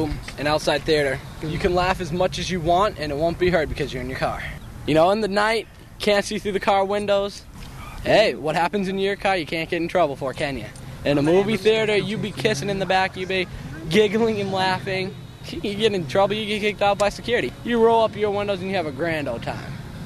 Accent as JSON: {"language": "English", "town": "Concord", "country": "United States", "said": "I'm 15. I'm from Concord."}